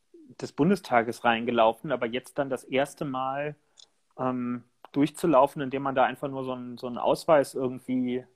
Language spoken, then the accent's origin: German; Berlin, Germany; das lässt einen nochmal ganz anders auf dieses grundsätzlich als Berliner ja gewohnte Umfeld dort blicken.